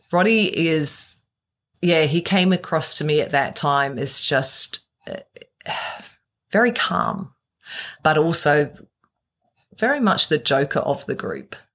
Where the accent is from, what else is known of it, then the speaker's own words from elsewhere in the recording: New Zealand; I come from New Zealand, and we'd met in London and skiing in France.